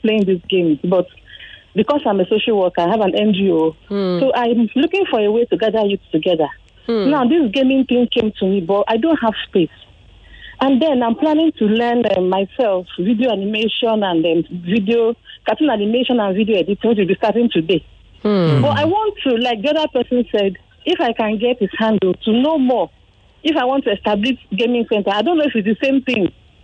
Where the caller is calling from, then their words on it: Isashi, Lagos, Nigeria; I'm calling from Isashi.